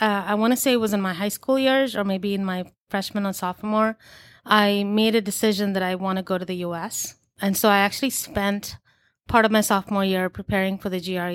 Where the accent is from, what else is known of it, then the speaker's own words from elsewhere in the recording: India; So I grew up in India.